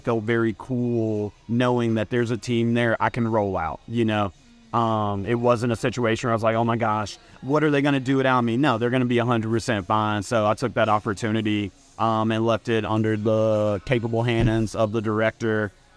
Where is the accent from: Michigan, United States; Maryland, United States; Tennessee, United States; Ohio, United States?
Tennessee, United States; Memphis; I'm a Memphian 100%. I'm from Hickory Hill. Went to Ridgeway High School. I forgot I'm from Memphis. You got to say your high school. So can't just jump straight to college. Yeah. So grew up in Hickory Hill, went to Ridgeway High School, then went to University of Memphis